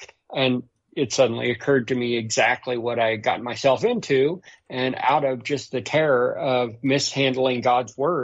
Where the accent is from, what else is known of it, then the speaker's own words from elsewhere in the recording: Missouri, United States; I was raised in the Midwest in Missouri, where everybody declared you were a Christian and very few people actually acted like it.